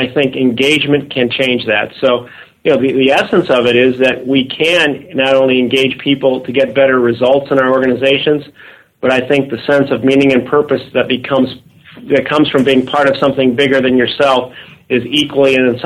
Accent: Ohio, United States; you know, I'm from Ohio, so in Ohio, and I'm also a sports fan. So in Ohio, there is a team called the Cleveland Indians, and the Cleveland Indians are a baseball team that I grew up being a tremendous fan of.

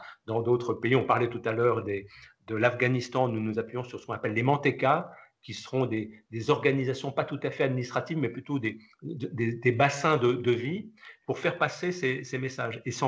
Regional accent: France; Et on voit chez nous, en France, que ce sont les personnes les plus âgées qui meurent.

